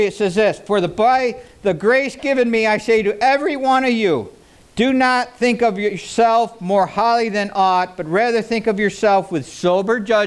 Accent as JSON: {"language": "English", "town": "Auburn", "region": "New York", "country": "United States", "said": "I'm a hillbilly from Auburn, New York. That's what I am."}